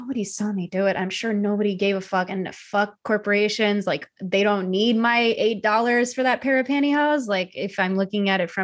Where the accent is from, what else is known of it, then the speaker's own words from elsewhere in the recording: Tennessee, United States; I'm from Tennessee.